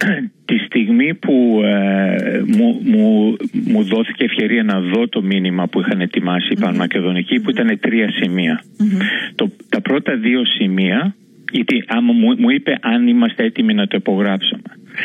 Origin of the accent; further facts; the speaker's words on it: Macedonia, Greece; Γιατί και εγώ είμαι Μακεδόνας